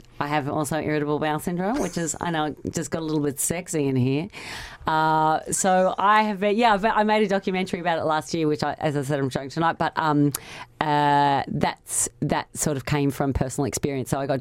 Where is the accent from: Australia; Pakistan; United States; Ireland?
Australia; now in London, United Kingdom; I'm from Australia, but I live in London now.